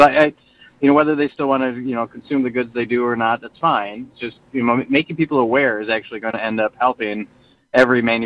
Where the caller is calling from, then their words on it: Friendship, Wisconsin, United States; So I'm sitting at the corner of 13 and 21 at the Quick Trip down in Friendship.